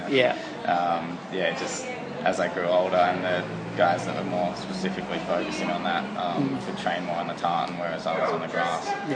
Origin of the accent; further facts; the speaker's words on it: Coffs Harbour, New South Wales, Australia; also born or lived in Sydney; I grew up in Sydney till the age of 4 or 5, and I think the doctor suggested that my family move out of Sydney and get me into a little bit more fresh air. So we moved up to Coffs Harbour